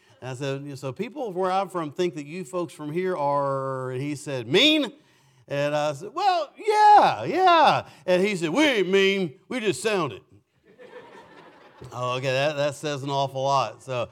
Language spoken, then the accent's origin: English; Kentucky, United States; So, no, I'm not from New Hampshire. I grew up in Western Kentucky, okay? I grew up I call myself a hillbilly, but there are no hills in Western Kentucky.